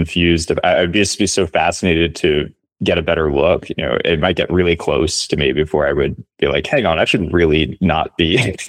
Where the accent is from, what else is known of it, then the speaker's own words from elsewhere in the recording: New Orleans, Louisiana, United States; When we were growing up in New Orleans, there were wasps around